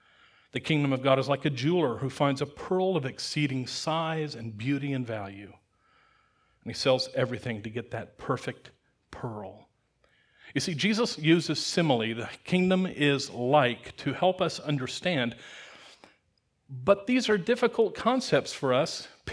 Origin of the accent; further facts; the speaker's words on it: United States; Now, I grew up in America.